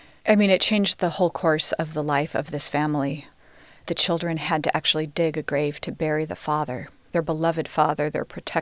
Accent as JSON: {"language": "English", "country": "United States", "tie": "born or raised there", "said": "in a depth that I hadn't heard as a Christian myself growing up in the United States"}